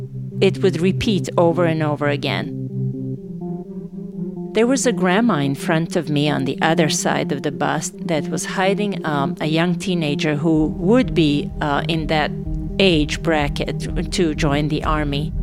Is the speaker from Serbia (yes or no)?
yes; Novi Sad, Vojvodina, Serbia; I'm not a refugee. I am from Novi Sad. I'm going home. I'm not a refugee.